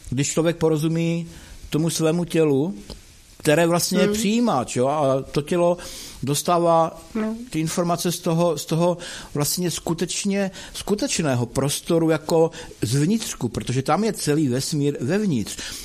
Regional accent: Moravia, Czechia; to se říká tak u nás na Moravě

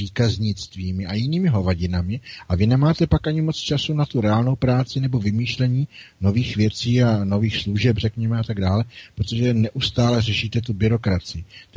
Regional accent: Bohemia, Czechia; a já jsem Čech, ale vůbec mě to nevadí

